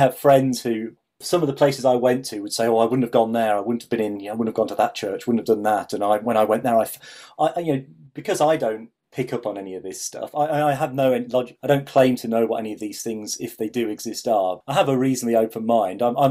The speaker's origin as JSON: {"language": "English", "region": "East Midlands", "country": "United Kingdom", "tie": "born or raised there", "said": "because I grew up in Lincolnshire in the Fens, wandering around on my own birdwatching along the local rivers and things."}